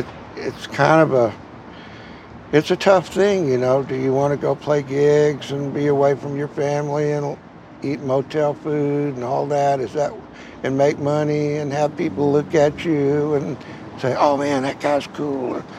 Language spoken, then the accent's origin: English; Katy, Texas, United States; I grew up in Katy, Texas, painting houses for rice farmers out there when there used to be rice fields.